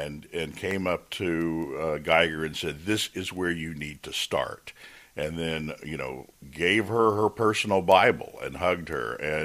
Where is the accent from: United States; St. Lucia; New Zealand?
St. Lucia; the experience of growing up in Saint Lucia, being black, is quite a different one than growing up here.